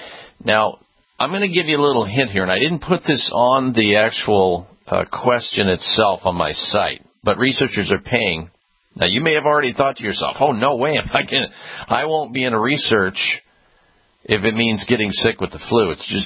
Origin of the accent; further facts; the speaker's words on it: Midwest, United States; I grew up in the Midwest. Therefore, dairy was a big, big, big part of the diet on a daily basis.